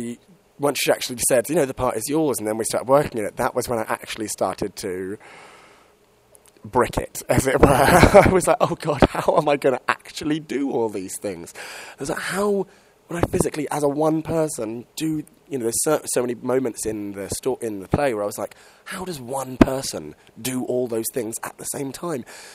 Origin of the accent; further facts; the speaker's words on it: England, United Kingdom; I mean, I'm English myself